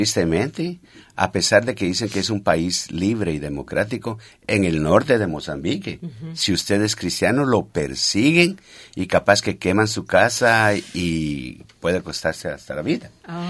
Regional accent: Guatemala; yo soy guatemalteco

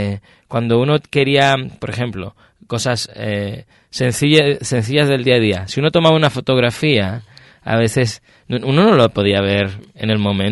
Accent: Spain; no muy lejos de donde soy yo en España, en Sierra Morena, que es una división entre Andalucía y el resto de España.

